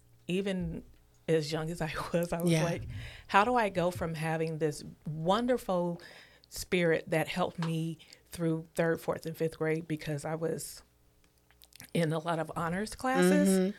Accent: Portland, Oregon, United States; I grew up in Northeast Portland, born and raised in Northeast Portland.

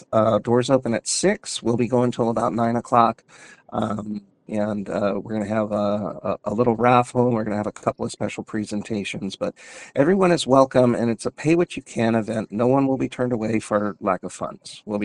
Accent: Anchorage, Alaska, United States; I was very lucky when I grew up in Anchorage, Alaska, and I came into my own identity as a bisexual man.

